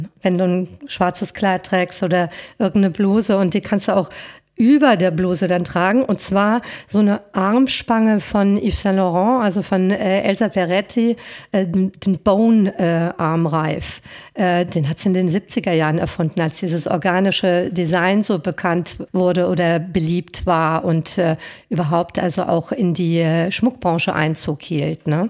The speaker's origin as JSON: {"language": "German", "country": "Germany", "said": "Und das war für mich als Deutsche damals also eigentlich unvorstellbar."}